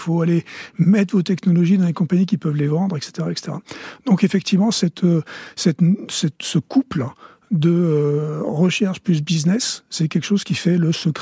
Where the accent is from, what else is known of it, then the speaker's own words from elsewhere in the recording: Toulouse, Occitanie, France; also born or lived in Boston; Et je suis de Toulouse, donc j'aime bien quand il fait 40, comme aujourd'hui.